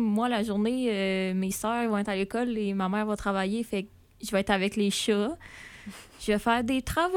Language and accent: French; Quebec, Canada; Je viens du Bas-Saint-Laurent, fait qu'à genre 4h30 de route.